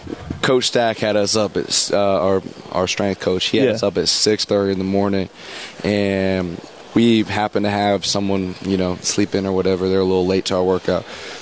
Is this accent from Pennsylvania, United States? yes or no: yes; Pittsburgh, Pennsylvania, United States; So obviously, I'm from Pittsburgh.